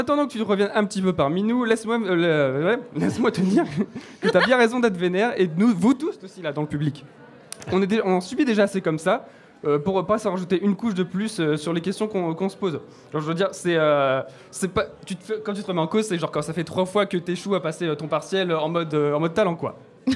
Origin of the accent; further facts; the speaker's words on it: Hauts-de-France, France; Bah non, moi, je viens de Picardie, en fait.